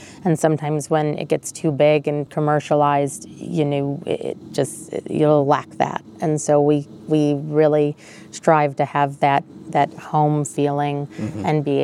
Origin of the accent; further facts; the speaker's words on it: Chicago, Illinois, United States; now in Tennessee, United States; I may live in Tennessee now, but I'm from Chicago, and Italian, it's coffee all the way.